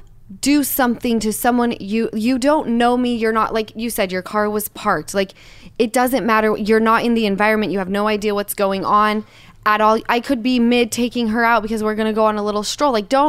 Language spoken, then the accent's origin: English; United States; I'm American.